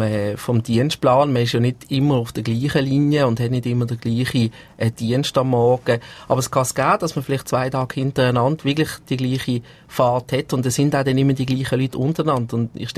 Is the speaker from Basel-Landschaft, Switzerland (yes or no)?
yes; Basel-Landschaft, Switzerland; Ich bin als Bub aufgewachsen am Tram, also in einer Vorortgemeinde von Basel.